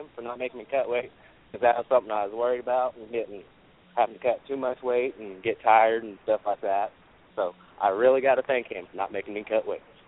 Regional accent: Weatherford, Oklahoma, United States; I was, I was born in Weatherford, Oklahoma. Lived here my whole life.

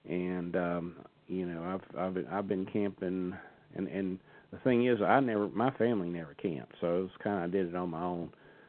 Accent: the South, United States; accent: Southern; I can't seem to lose my Southern accent

